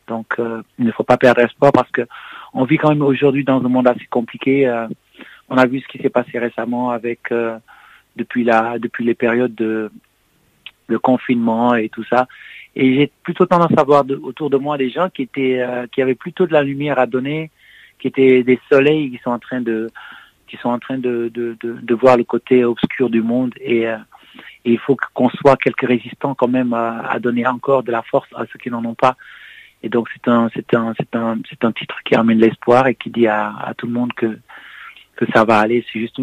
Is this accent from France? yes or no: no; Senegal; je suis né et j'ai grandi au Sénégal.